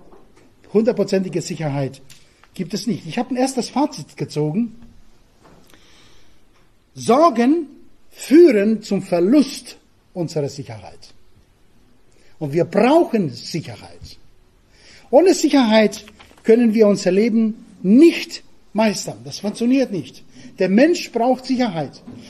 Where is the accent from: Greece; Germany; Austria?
Greece; Crete; German is a second language; von Piräus nach Kreta, wo ich herkomme.